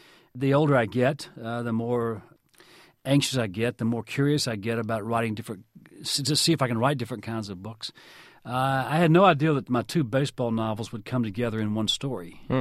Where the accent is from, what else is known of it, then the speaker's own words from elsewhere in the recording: Deep South, United States; The difference is, growing up in the Deep South, we didn't have access to the games.